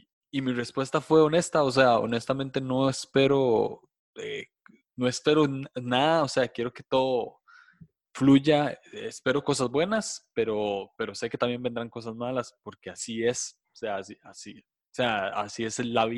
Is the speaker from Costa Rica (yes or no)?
yes; Costa Rica; soy de Costa Rica, tengo 27 años, ya casi 28, estoy casado